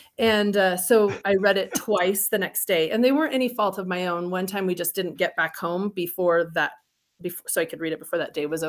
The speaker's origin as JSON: {"language": "English", "town": "Salem", "region": "Oregon", "country": "United States", "tie": "born there", "said": "Well, I was born in Salem, yeah. But my dad was a Marine, so I traveled the world. I've lived everywhere."}